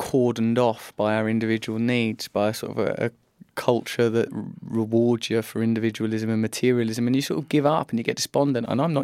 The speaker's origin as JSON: {"language": "English", "region": "England", "country": "United Kingdom", "tie": "born there", "said": "I am English. I am born in England."}